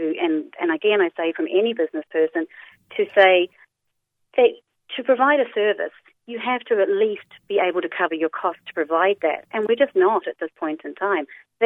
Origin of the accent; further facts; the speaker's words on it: Carlow, Leinster, Ireland; because I'm from Carlow and know some of the dentists